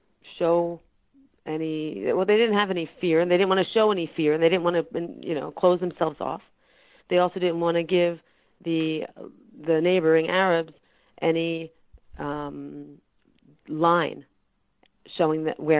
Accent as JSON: {"language": "English", "region": "Delaware", "country": "United States", "also_born_or_lived": "Philadelphia", "moved": "as an adult", "lives_now": "Israel", "said": "I'm actually from Delaware. My husband's from Philadelphia. We lived together in Philadelphia and made Aliyah in 2005."}